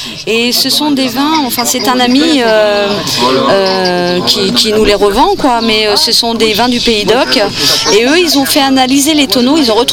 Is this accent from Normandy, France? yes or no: yes; Normandy, France; Et donc je viens de Seine-Maritime, je suis, j'ai une boutique en ligne.